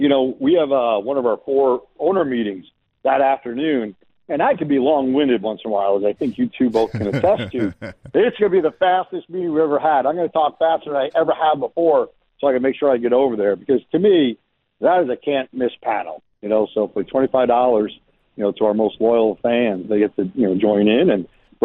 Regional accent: New York, United States; You know, I grew up in Long Island.

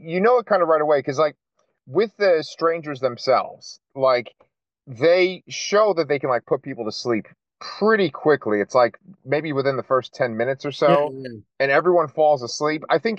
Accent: New York, United States; moved away as an adult; now in Texas, United States; I grew up in New York. I lived there till I was 26, and my perception of Texas was pretty much based on film and like books and comics and stuff.

